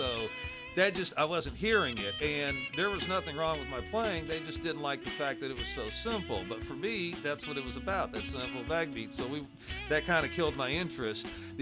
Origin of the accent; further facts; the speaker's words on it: Houston, Texas, United States; I grew up in Houston, and basically all I'm really playing is Texas blues and early rock and roll.